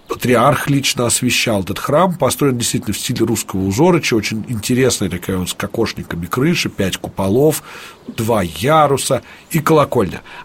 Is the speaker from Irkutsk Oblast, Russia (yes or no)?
no; Moscow, Russia; мы, москвичи